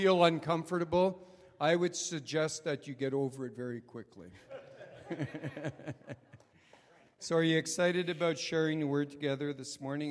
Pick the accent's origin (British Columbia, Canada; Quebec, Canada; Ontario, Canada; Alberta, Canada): Quebec, Canada; I grew up in Quebec, so if you were, so unless either you were Catholic or there was something wrong with you, you know.